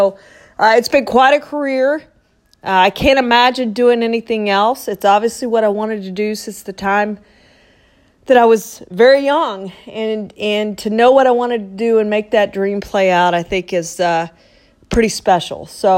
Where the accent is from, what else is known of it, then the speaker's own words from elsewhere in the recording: Beaumont, Texas, United States; asked my teacher, Cindy Bridges, how far it was from my hometown of Beaumont to Dallas.